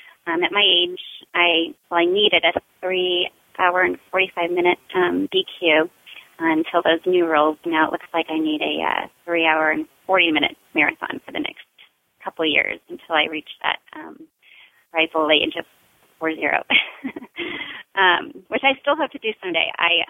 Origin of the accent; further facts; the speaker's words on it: Fort Wayne, Indiana, United States; moved away as an adult; I was transplanted here about 2.5 years ago from my hometown of Fort Wayne, Indiana, due to my husband's job.